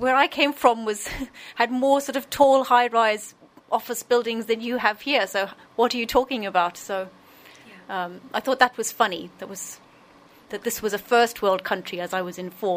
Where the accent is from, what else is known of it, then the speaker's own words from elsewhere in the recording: Munster, Ireland; I was brought up in County Limerick. So it wouldn't just be the city.